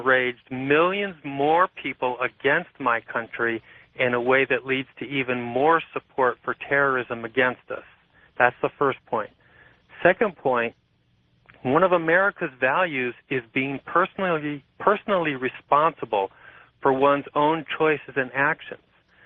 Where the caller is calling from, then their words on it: Oregon, United States; I'm calling from Oregon.